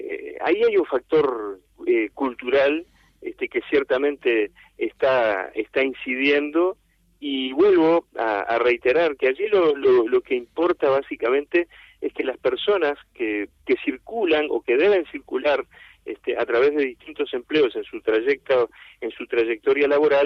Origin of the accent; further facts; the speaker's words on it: Uruguay; se han visto ya desde muchos años afectados en mi país, en el Uruguay